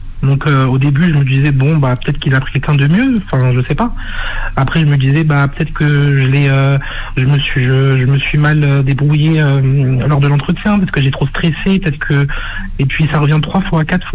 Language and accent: French; France; born there; parce que je suis français, je suis né en France